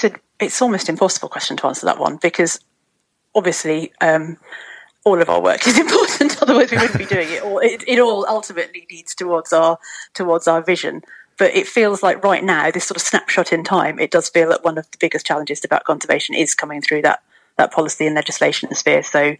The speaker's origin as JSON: {"language": "English", "region": "Wales", "country": "United Kingdom", "tie": "born or raised there", "said": "I grew up in Mid Wales"}